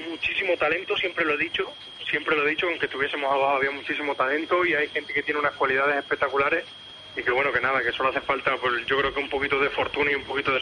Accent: Badajoz, Extremadura, Spain; No, yo soy de Badajoz.

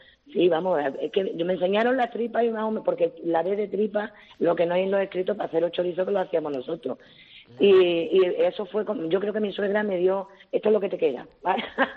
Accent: Seville, Andalusia, Spain; now in El Pedroso, Spain; yo soy de ciudad, yo soy de Sevilla, pero sí, me casé y me fui a vivir al Pedroso.

